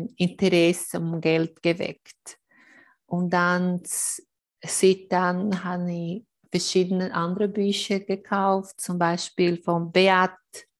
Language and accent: German; Brazil; German is a second language; now in Switzerland; ich komme aus Brasilien, bin ich seit 2012 in der Schweiz.